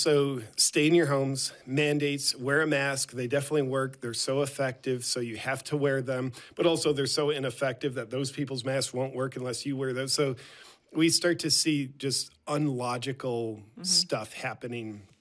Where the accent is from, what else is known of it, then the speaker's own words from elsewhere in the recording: United States; born there; I was born in America and don't like to admit it, but it's true, so I will.